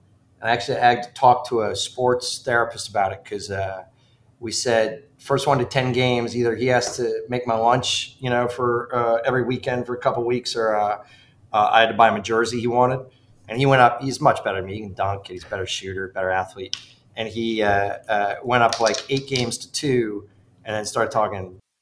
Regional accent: Ridgefield, Connecticut, United States; Yeah, I grew up in the mean streets of Ridgefield, Connecticut.

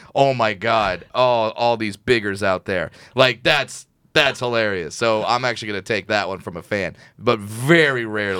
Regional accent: California, United States; I grew up in Orange County.

